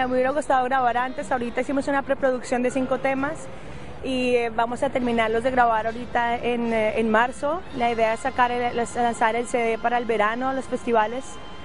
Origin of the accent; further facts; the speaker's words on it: Bogotá, Colombia; moved away as an adult; now in Belgium; soy colombiana de Bogotá. Vivo hace 10 años en Bélgica, vine a estudiar música